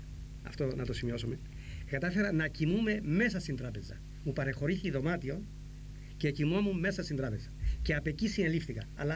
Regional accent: Konia, Paphos District, Cyprus; στο χωριό μου, τα Κονιά, στο πατρικό σπίτι που υπάρχει ακόμα

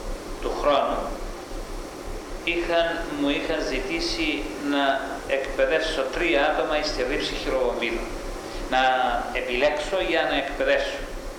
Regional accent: Kinousa, Paphos District, Cyprus; born there; 13 Νοεμβρίου 1939 στην Κινούσαν της Πάφου.

